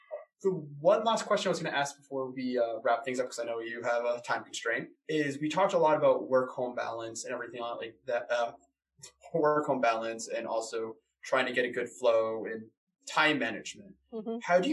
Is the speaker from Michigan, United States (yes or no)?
no; Boston, Massachusetts, United States; now in Glasgow, United Kingdom; because you're in Boston right now, I'm in Glasgow, even though it's my hometown is Boston.